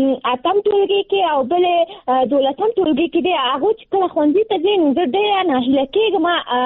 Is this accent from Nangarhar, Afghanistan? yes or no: yes; Nangarhar, Afghanistan; now in Kabul, Afghanistan; ما د ننګرهار د ولایت نه فعلاً په کابل کې ژوند کوم